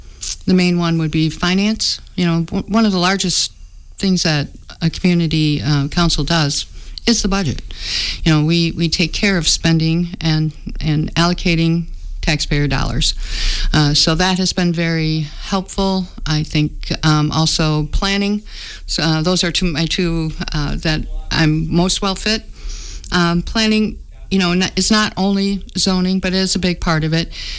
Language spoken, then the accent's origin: English; Racine, Wisconsin, United States; now in Richland Center, United States; I'm from Racine, and things were getting a little on the rough side with two kids in middle school